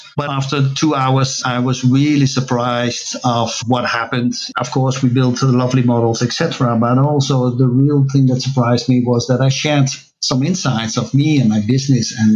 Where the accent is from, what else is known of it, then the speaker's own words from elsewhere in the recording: Netherlands; I'm from the Netherlands.